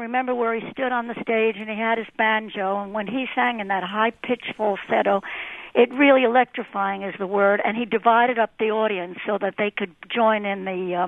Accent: New York, United States; I come from New York and was in New York in the 50s when … introduced it.

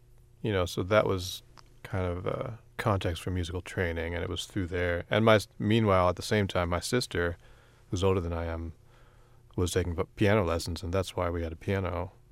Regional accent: Rochester, New York, United States; Growing up here, I grew up in Rochester, New York.

